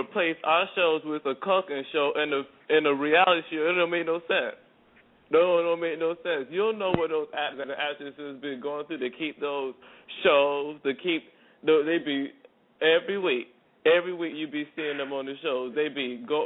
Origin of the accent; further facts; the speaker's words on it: Ormond Beach, Florida, United States; I'm from Ormond Beach, Florida, and I called to talk with Chrishell Stiles.